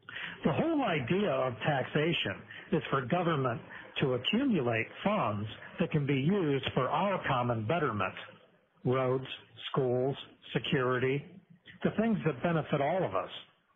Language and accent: English; United States; The fact that I can't proves I'm a product of the American school system.